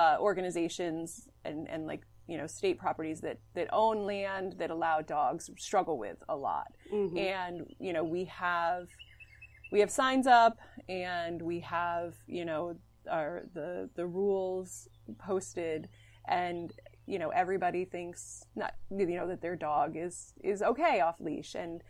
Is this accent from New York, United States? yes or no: yes; New York, United States; I'm the Vice President of Conservation for the Columbia Land Conservancy. And I grew up here in Columbia County